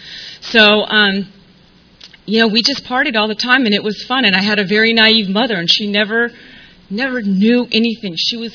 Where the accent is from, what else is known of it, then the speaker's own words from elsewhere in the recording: Coronado, California, United States; And I grew up in Coronado, went to Coronado High School, that's where I graduated from, so I had a real sheltered life